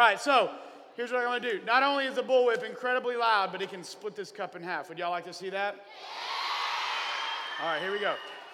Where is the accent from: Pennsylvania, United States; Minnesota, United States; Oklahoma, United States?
Oklahoma, United States; also born or lived in Texas; Now, growing up in Oklahoma and Texas, I've seen bullwhips and always thought they were cool.